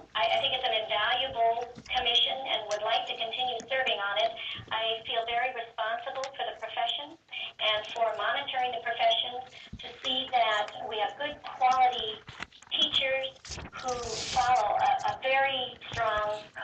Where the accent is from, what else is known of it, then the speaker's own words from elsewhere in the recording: Alaska, United States; I was born and raised in Alaska and have lived here all my life except to go outside to go to college.